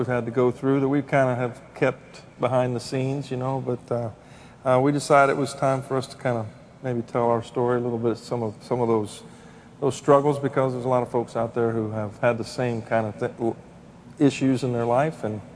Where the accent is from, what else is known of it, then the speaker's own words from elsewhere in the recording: Ohio, United States; I'm from Ohio, by the way.